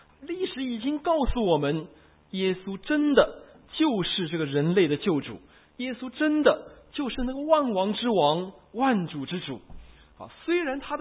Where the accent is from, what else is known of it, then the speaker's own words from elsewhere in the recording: China; now in Australia; 包括我们澳洲在内，啊。所有这些的国家啊，都是我们中国人最想移民、最想要去的地方啊